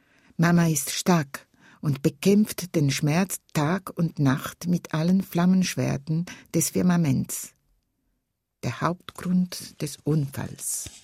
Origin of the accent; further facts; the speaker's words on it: Ticino, Switzerland; first language Italian; German is a second language; es war meine Muttersprache, aber ich bin ja im Tessin aufgewachsen mit viel Französisch und es war irgendwie eine Fremdsprache, auch das Italienische.